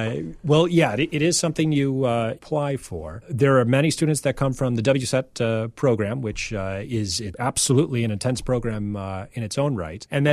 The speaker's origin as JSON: {"language": "English", "town": "Chicago", "region": "Illinois", "country": "United States", "said": "And I'm a Chicagoan, and I come back just to Chicago for just a little bit now and over the summer."}